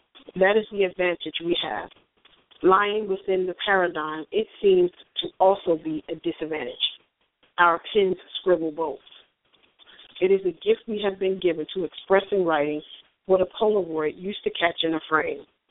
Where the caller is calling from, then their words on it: Newark, New Jersey, United States; Hey, it's … calling from Newark, New Jersey.